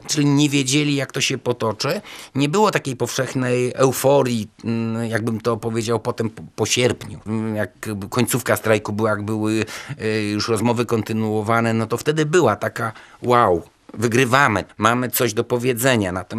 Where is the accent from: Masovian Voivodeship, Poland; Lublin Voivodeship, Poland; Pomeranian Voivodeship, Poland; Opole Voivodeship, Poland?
Pomeranian Voivodeship, Poland; Gdynia; od urodzenia mieszkam w Gdyni. W sierpniu 80 roku miałem 18 lat